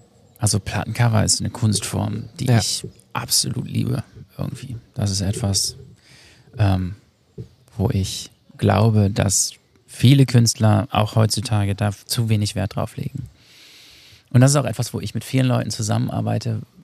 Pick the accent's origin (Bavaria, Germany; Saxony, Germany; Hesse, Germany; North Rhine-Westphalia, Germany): North Rhine-Westphalia, Germany; Ich komme aus Ostwestfalen.